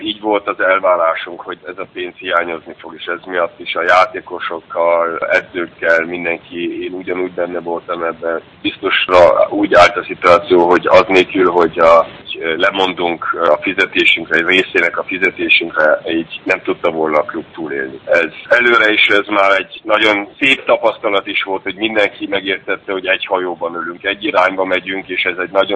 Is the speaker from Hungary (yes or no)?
no; Kiel, Schleswig-Holstein, Germany; Most aktuális ponton én nagyon elégedett vagyok itt Kielben. Én itt nőttem fel